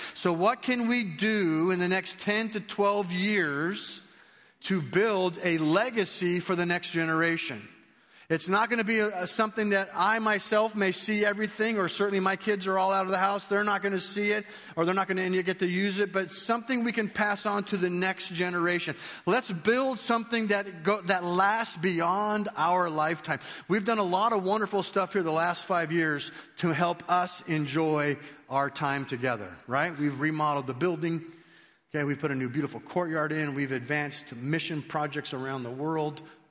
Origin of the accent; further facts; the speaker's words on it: California, United States; I'm sitting right here, okay? I'm from California.